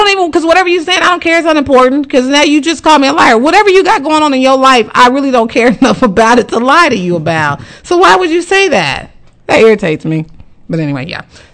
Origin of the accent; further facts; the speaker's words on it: Kansas City, United States; if I'm here, because I'm from Kansas City, I host a orphan's Thanksgiving or an orphan's Christmas.